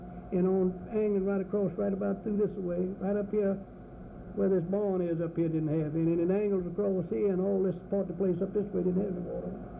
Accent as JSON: {"language": "English", "town": "Lake Providence", "region": "Louisiana", "country": "United States", "tie": "born there", "said": "And I was born in Lake Providence"}